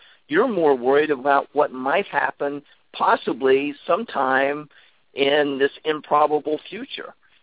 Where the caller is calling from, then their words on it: North Carolina, United States; North Carolina.